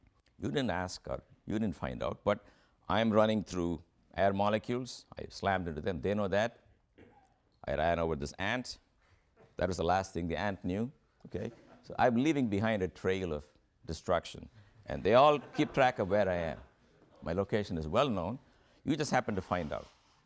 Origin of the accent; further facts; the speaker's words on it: Cheshire, Connecticut, United States; This is my hometown, it's Cheshire, this is Yale, and this is the infamous Route 10.